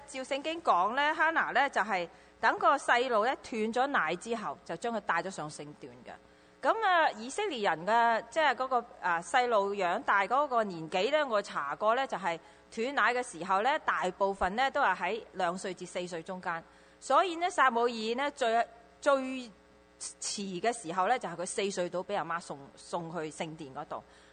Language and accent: Cantonese; China; 好似我哋中國人講，一念之差，小不忍則亂大謀。